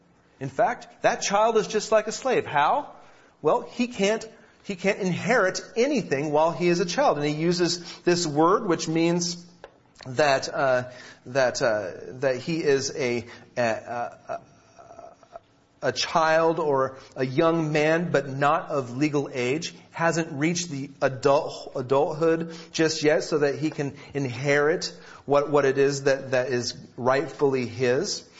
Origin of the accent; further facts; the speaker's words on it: Grants Pass, Oregon, United States; I was brought up in Grants Pass, Oregon, and there it's sort of like here in June